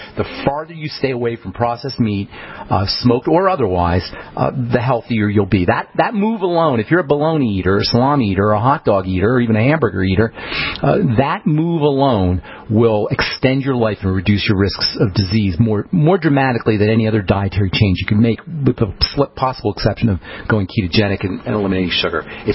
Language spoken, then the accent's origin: English; New York City, New York, United States; I'm from Queens. Yeah, that's where I'm from, that area too.